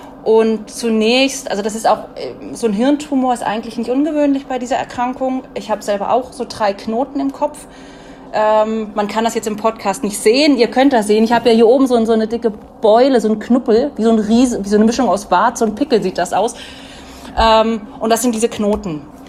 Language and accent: German; Wedemark, Lower Saxony, Germany; ich komme aus der Wedemark. Das ist eine Region nördlich von Hannover.